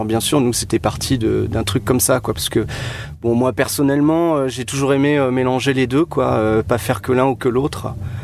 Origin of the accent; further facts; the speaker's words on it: Île-de-France, France; On vient de la Seine-Saint-Denis, donc c'est la banlieue est parisienne. Ouais. Voilà, on a tous grandi là-bas, en fait.